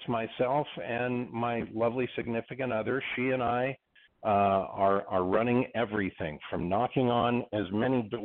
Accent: Tucson, Arizona, United States; also born or lived in Northern California; I was born and raised down in Tucson. Tucson is a great place to grow up.

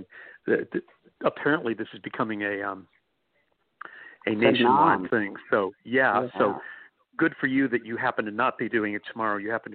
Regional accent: New York, United States; As a New Yorker, we New Yorkers knew who he was 30 years ago.

